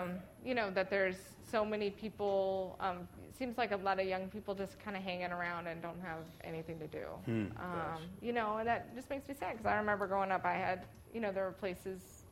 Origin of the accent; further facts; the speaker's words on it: Minnesota, United States; accent: Minnesota; I grew up in Minnesota. So you can probably hear my Minnesota accent especially when I say that word.